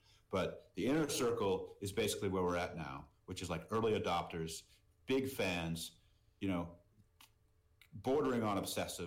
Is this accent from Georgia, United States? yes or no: no; Boston, Massachusetts, United States; I grew up in Boston, and I'm a Red Sox fan because I was born in Boston